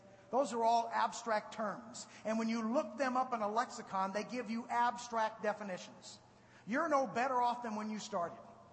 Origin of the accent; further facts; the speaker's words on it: Nevada, United States; I spent some of my time as a youth growing up in Nevada, and we lived up in the Toyobe National Forest.